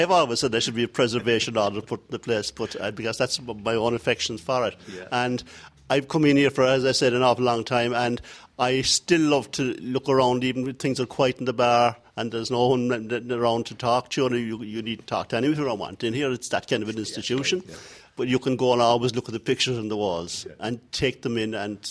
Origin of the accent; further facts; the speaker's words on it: Gneeveguilla, Munster, Ireland; I'm from Guineaguilla originally, and going to football matches in Killarney, we always came in here after.